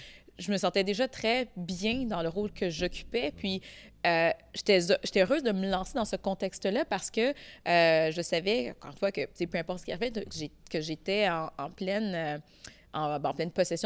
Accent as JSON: {"language": "French", "town": "Montreal", "region": "Quebec", "country": "Canada", "said": "créer une mobilité sociale à travers l'innovation sociale chez nous à Montréal-Nord"}